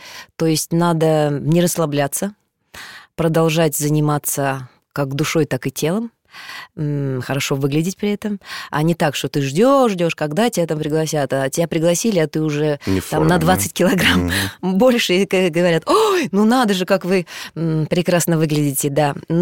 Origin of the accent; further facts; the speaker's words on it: Omsk, Omsk Oblast, Russia; accent: Siberian; поскольку я девочка из Омска приехала, естественно, у меня был говор.